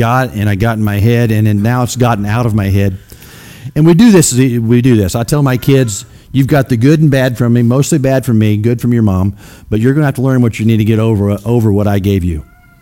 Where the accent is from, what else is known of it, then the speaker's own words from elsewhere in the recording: United States; where I grew up in Shelby County, there were no black folk whatsoever. It was all white folk.